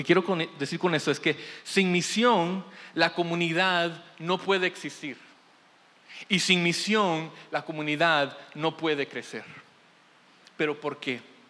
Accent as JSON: {"language": "Spanish", "country": "Guatemala", "tie": "born or raised there", "said": "yo crecí aquí en Guate."}